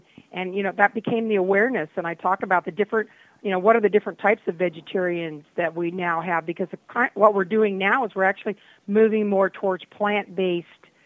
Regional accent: Hanover, Kansas, United States; My hometown in Hanover, Kansas, has one of the only year-round farmers markets in the state.

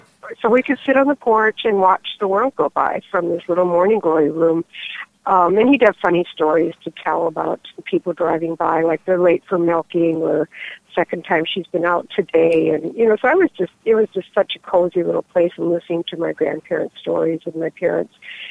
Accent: Iowa, United States; I grew up in Northeast Iowa on a dairy farm, and I was surrounded with the growing seasons and gardening in particular.

